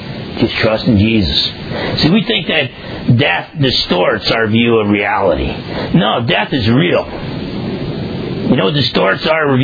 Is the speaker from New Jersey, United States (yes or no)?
yes; New Jersey, United States; you're the same idiot you were when you were growing up in New Jersey. He was the same guy who used to hang out on the block, thinking he was a tough guy.